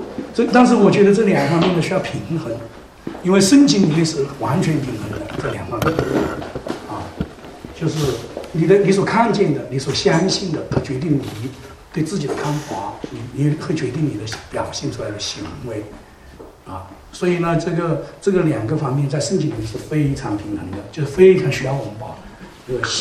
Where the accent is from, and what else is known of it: China